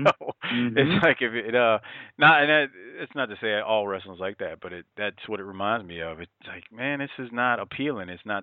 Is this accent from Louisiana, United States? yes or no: yes; New Orleans, Louisiana, United States; because, you know, I'm born and raised in New Orleans.